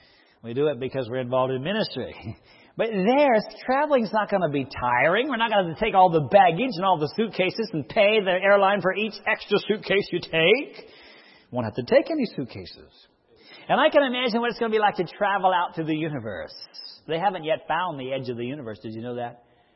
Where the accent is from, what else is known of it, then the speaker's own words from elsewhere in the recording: Colorado, United States; I come from Colorado.